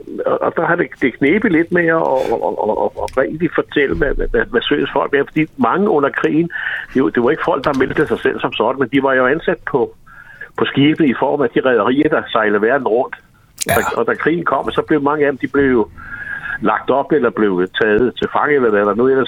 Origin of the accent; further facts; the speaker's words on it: Roskilde, Zealand, Denmark; Altså, jeg er jo gammel Roskilde. Jeg er født på havnen i Roskilde